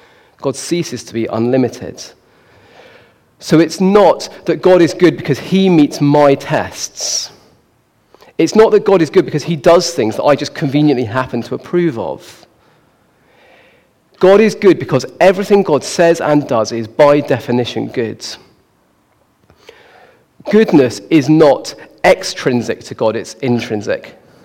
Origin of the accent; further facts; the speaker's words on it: United Kingdom; and we're British, so we never give someone 1 or 2.